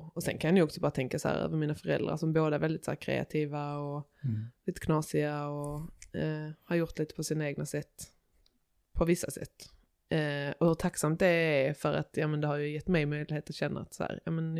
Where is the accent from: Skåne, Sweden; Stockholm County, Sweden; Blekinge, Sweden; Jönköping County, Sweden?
Skåne, Sweden; Ramlösa; Det är ju liksom söder om Helsingborg lite. Mm. Jättemysigt radhusområde typ.